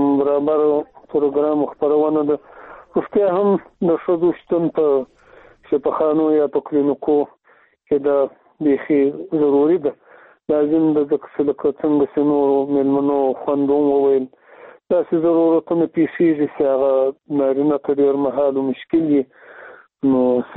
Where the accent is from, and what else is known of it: Afghanistan